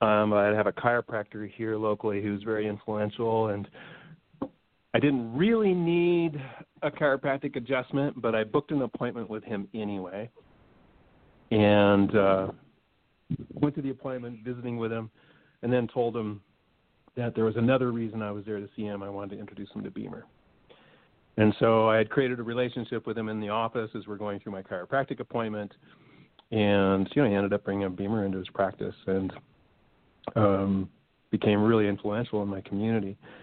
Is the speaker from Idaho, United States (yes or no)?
yes; Idaho, United States; I'm from Idaho.